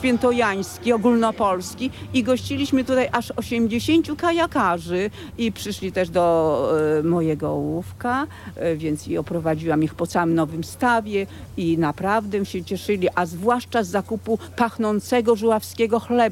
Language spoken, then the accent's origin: Polish; Podlaskie Voivodeship, Poland; Pochodzę z białostockiego, ale tu znalazłam pracę w słynnym kopycie żuławskim, czyli takiej średniej szkole rolniczej